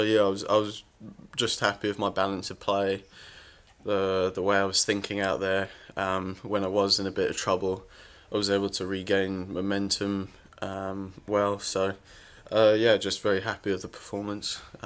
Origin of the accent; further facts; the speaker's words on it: United Kingdom; As a Brit